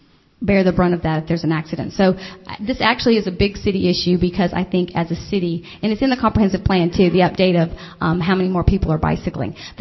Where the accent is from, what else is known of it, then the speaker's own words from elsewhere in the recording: Alabama, United States; now in Pacific Northwest, United States; I'm originally from Alabama, so seeing people bike in the winter when I first moved here was quite a shock. But now that I feel like I've really become a Pacific Northwesterner